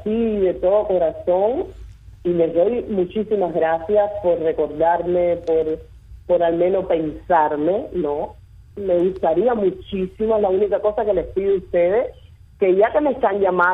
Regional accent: Cuba; soy cubana.

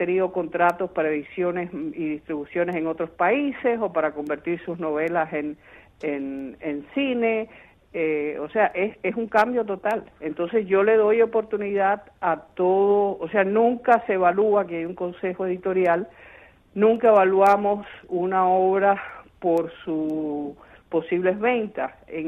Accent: Cuba; also born or lived in Miami, United States; yo nací en Miami, pero viví en Cuba, todo, o sea, crecí en Cuba.

